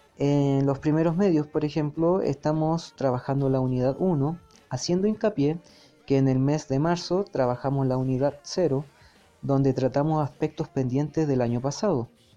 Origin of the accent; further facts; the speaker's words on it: Valdivia, Los Ríos, Chile; moved away as an adult; now in El Salvador; Soy profesor en Historia y Ciencias Sociales de la Universidad Austral de Valdivia, que es de donde vengo también, y este es mi primer año acá en El Salvador